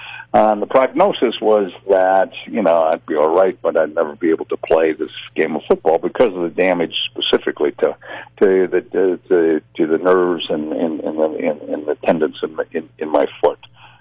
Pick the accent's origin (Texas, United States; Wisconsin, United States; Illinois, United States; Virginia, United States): Wisconsin, United States; the draft came through my hometown, and that was Wisconsin, you know, and that was it.